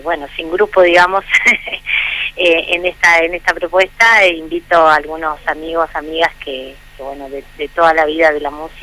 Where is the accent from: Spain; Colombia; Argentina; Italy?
Argentina; La Paz, Entre Ríos; otra de afuera de Paraná, del interior, como es mi caso, que soy de La Paz.